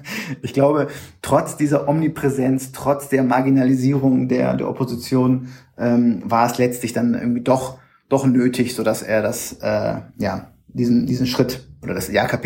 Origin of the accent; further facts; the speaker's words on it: Bremen, Germany; ich war damals in meiner Heimatstadt in Bremen